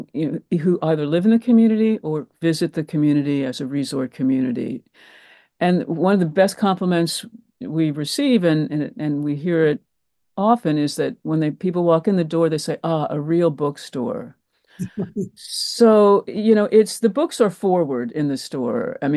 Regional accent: Maryland, United States; now in New York, United States; I'm not a Long Islander or New Yorker. I was born and raised in Maryland, the great state of Maryland.

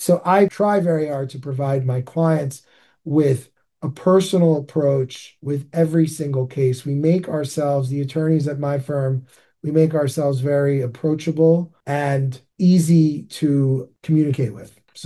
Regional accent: New York, United States; So I've been in New York my whole life. I've never left New York. I grew up on Long Island. I went to Great Neck North High School.

